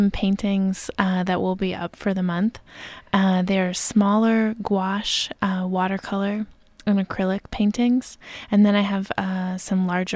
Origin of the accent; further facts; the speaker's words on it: Salem, Oregon, United States; also born or lived in Portland; Well, I'm originally from Salem, but I've lived in Portland for the past 7 years.